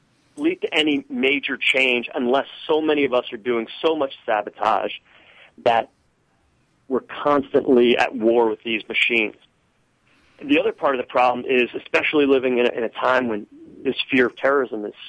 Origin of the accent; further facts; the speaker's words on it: Pennsylvania, United States; my family moved to my hometown in Pennsylvania in the 1740s.